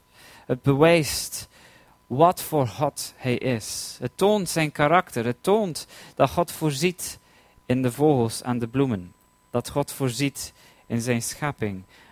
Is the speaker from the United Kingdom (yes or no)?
yes; London, United Kingdom; Toen ik opgroeide in een kerk in Londen